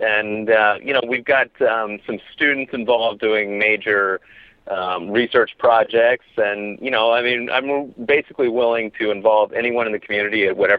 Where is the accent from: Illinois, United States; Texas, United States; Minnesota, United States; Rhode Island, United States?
Texas, United States; Houston; I grew up in Houston, and I saw, as Houston was bidding for a prior Olympics